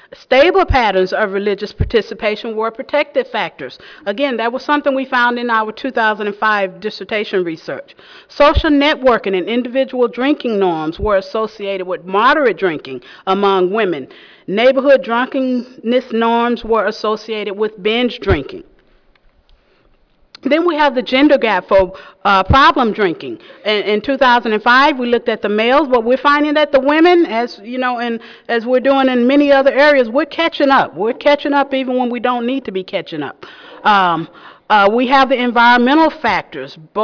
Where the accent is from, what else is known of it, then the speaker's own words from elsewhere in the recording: Texas, United States; now in California, United States; Again, I'm originally from Texas. Now I'm in California. Totally different.